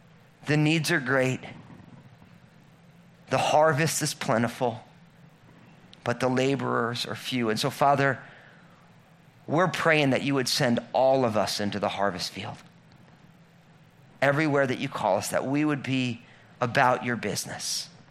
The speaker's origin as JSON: {"language": "English", "region": "Washington", "country": "United States", "said": "I'm a pastor from Washington State."}